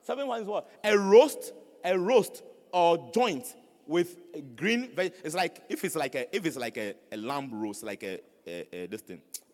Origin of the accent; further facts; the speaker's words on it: Kumasi, Ashanti, Ghana; So you see, me, I thought that we are from Kumasi. We eat fufu.